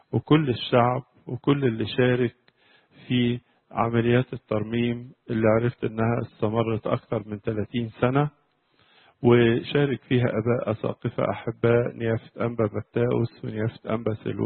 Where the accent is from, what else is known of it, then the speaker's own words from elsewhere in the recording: Egypt; التي اعتقد انها اجمل كنيسه اثريه عندنا في مصر وربما في العالم كله